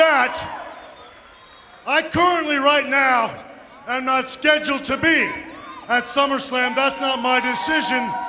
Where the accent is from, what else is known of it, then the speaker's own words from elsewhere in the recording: San Antonio, Texas, United States; right here in my hometown of San Antonio, Texas?